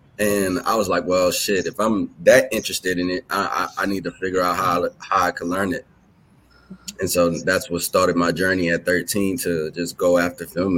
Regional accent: New Orleans, Louisiana, United States; I'm from New Orleans, Louisiana, so

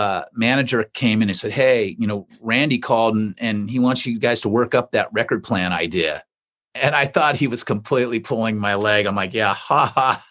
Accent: California, United States; I'm a Bay Area guy. I grew up outside of San Francisco.

